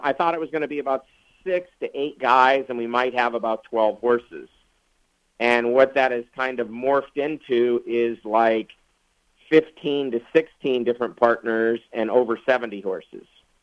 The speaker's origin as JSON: {"language": "English", "town": "Arcadia", "region": "California", "country": "United States", "tie": "born or raised there", "said": "I grew up in Arcadia, not far from Santa Anita Racetrack, and was there pretty much every weekend with my father."}